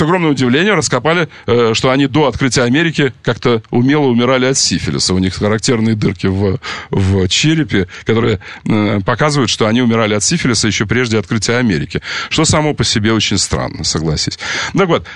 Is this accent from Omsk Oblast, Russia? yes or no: yes; Omsk, Omsk Oblast, Russia; Ты знаешь, что я из Омска?